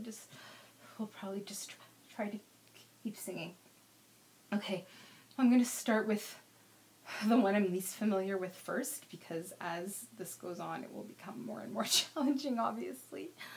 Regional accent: Canada; So I'm Canadian, so I will obviously do our national anthem

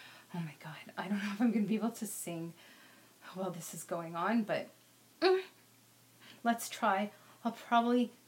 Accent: Canada; So I'm Canadian, so I will obviously do our national anthem

